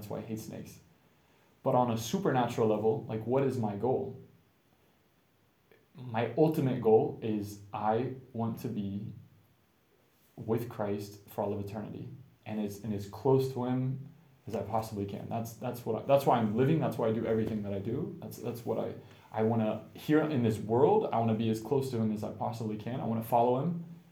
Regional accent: Florida, United States; You know, I'm from Florida. In Florida, every snake, I feel like, is poisonous and they're very dangerous.

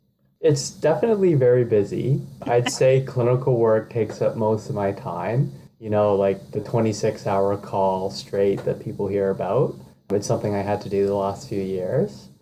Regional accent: Mississauga, Ontario, Canada; also born or lived in British Columbia; now in Toronto, Canada; I was born and raised in Mississauga, but had been living in British Columbia for the past 3 years when I did the TED Talk.

